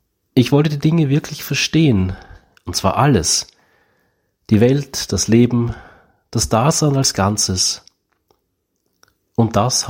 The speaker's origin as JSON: {"language": "German", "region": "Istanbul", "country": "Turkey", "tie": "born or raised there", "said": "mich als Fünfjährigen damals in der Ausländergemeinde in Istanbul, wo ich aufgewachsen bin"}